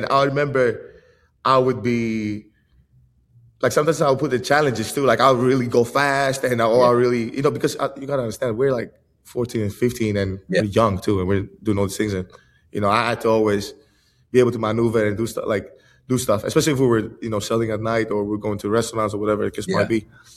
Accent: Greece; Even though I was born and raised in Greece, went to a Greek school, had all the criteria, everything.

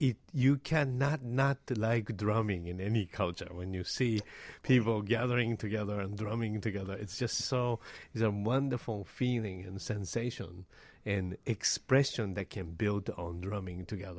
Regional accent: Japan; what I grew up in Japan were slightly different in its core aesthetics

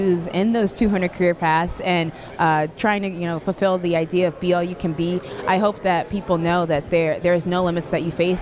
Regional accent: Michigan, United States; I grew up in Michigan.

